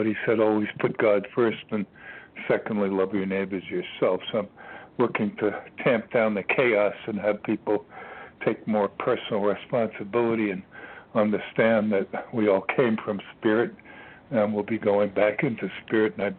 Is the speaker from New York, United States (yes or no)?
yes; New York, United States; because I'm from the New York area originally